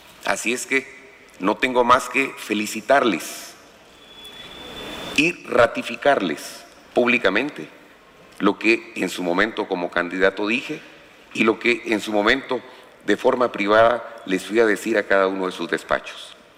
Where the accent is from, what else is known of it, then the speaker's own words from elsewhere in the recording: Guatemala; Tenemos un reto grande, como guatemaltecos, que debemos enfrentarlo con honor, sacrificio y esperanza